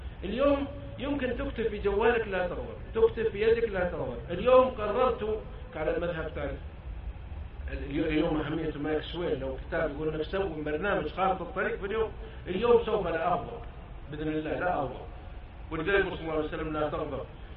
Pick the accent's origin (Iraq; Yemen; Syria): Yemen; أراد الحج في من مدينتي في اليمن